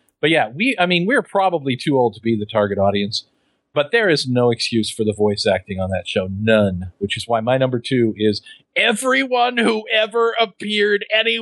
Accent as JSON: {"language": "English", "country": "Japan", "said": "No, I have big eyes. I'm from Japan."}